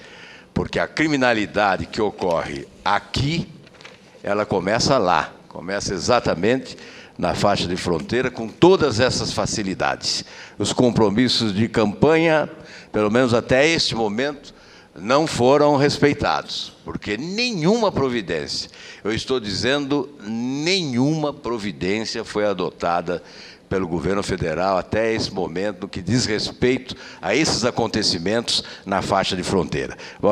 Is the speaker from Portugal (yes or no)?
no; Paraná, Brazil; Eu que sou lá do Paraná e que vivo as consequências da proximidade com a faixa de fronteira